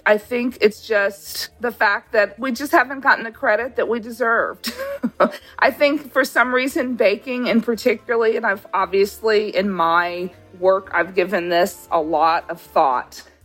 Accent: Los Angeles, California, United States; I started going to Alabama from the age of 8. I grew up in Los Angeles, as you know.

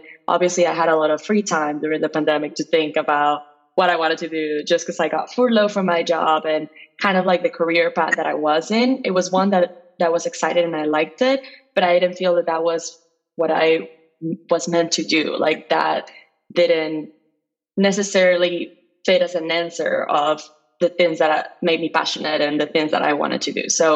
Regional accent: Venezuela; moved away as an adult; now in United States; And I grew up in Venezuela. I moved to the US when I was 18 years old.

